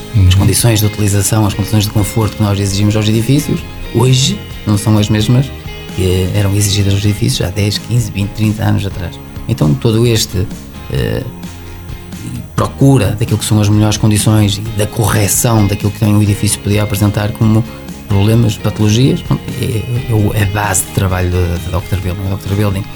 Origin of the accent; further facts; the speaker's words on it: Viana do Castelo, Portugal; also born or lived in Esposende; Até porque eu nasci em Esposende. Eu sou de Viana do Castelo, mas nasci em Esposende